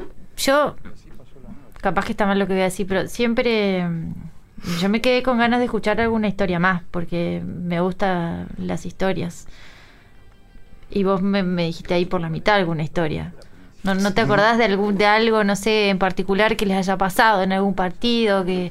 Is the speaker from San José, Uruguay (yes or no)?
yes; San José, Uruguay; Bueno, yo soy de San José y queda cerca de Montevideo